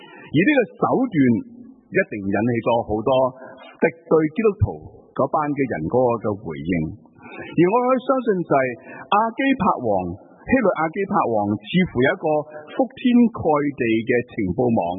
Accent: China; 原来我们中国人的古代的更，叫做更叫做更，原来是中国人是一共有五更的

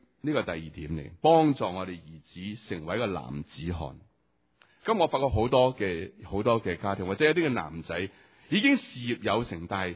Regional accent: Hong Kong; 我發覺我哋香港人好識講嘢，好識講嘢

